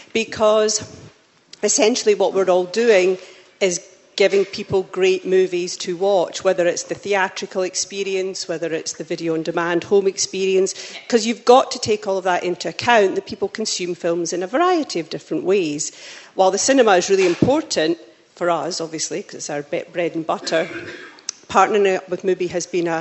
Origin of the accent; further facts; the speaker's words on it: Scotland, United Kingdom; from Scotland, part of the UK, just.